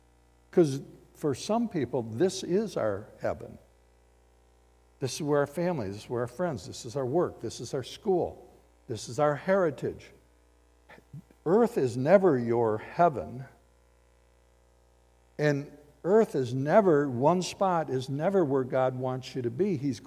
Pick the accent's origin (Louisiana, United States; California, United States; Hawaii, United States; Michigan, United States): Michigan, United States; Battle Creek; now in Nashville, United States; I grew up in Battle Creek. Why would I settle in Nashville?